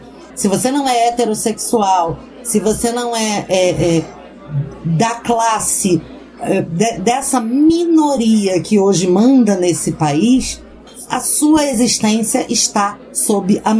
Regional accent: Brazil; Fora do Brasil, se a gente não é preto, a gente é latino, né?

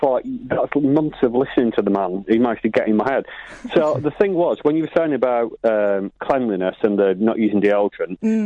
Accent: Rochdale, North West England, United Kingdom; because I'm from Rochdale

